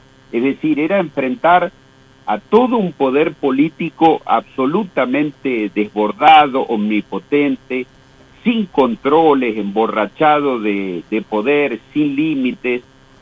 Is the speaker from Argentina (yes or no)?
yes; Navarro, Buenos Aires Province, Argentina; born there; also born or lived in Santa Cruz; Yo me vine de vuelta, yo soy nacido en Navarro, la provincia sí. De Buenos Aires, me volví de Santa Cruz en el 2010 y en el 2007.